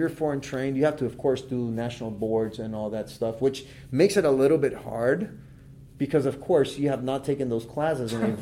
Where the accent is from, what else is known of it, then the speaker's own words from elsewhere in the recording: Nicaragua; English is a second language; So I'm originally from Nicaragua, so I was trained in Nicaragua in a private dental school